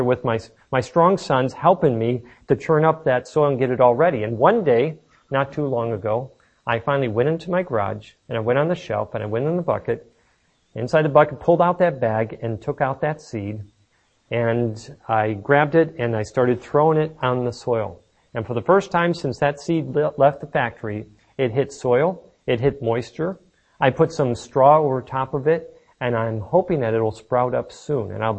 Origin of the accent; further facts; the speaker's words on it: Michigan, United States; And of course, growing up in Michigan, everybody knows in Michigan you got a lot of clay.